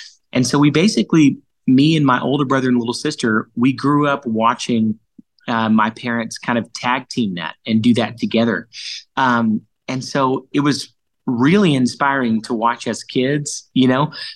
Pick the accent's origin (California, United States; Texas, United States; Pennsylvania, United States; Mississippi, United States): Texas, United States; my mom would teach these big 50 voice and 60 voice choirs growing up in Southeast Texas.